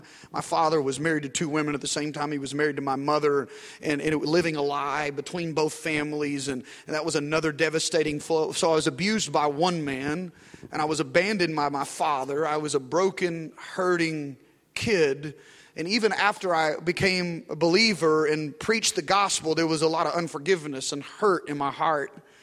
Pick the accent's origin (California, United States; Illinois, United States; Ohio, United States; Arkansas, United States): Arkansas, United States; now in Dallas, United States; you want to go pastor a church in my hometown in rural Arkansas?